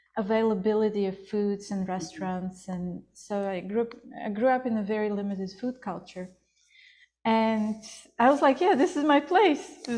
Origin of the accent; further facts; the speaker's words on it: Plovdiv, Plovdiv Province, Bulgaria; English is a second language; I met a person who was running an underground yoga ashram in my hometown, Plovdiv, in Bulgaria.